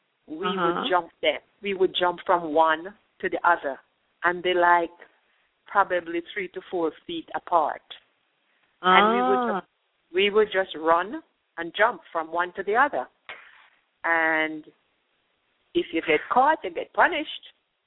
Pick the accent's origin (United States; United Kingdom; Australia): United Kingdom; We're British, you know, so it's tea and sandwich.